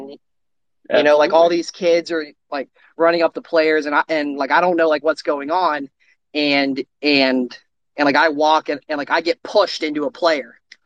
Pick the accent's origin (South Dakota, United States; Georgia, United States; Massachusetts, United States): Georgia, United States; I'm born and raised in Georgia, and I was playing rec league football.